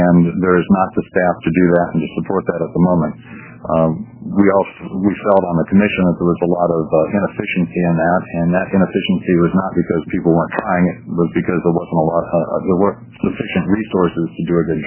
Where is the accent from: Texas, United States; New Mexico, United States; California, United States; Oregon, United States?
Oregon, United States; Medford; I'm from Medford.